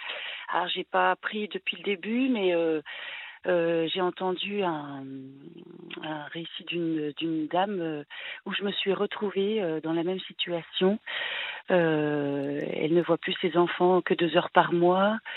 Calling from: Bourgogne-Franche-Comté, France; Je suis du Jura.

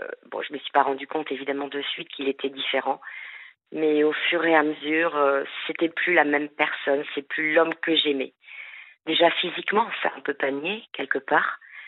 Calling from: Brittany, France; Je suis de Bretagne.

